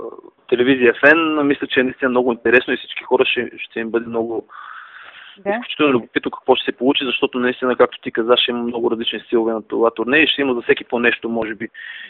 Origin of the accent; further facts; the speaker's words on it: Plovdiv, Plovdiv Province, Bulgaria; защото съм от Пловдив.